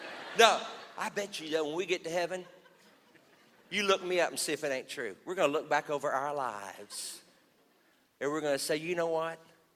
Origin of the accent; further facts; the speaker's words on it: Texas, United States; Well, I'm from Texas, and I had never been through a tornado before, and I was on my houseboat.